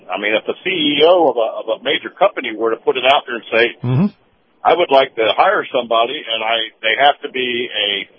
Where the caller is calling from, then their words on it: Florida, United States; Yes, I'm southbound in Florida.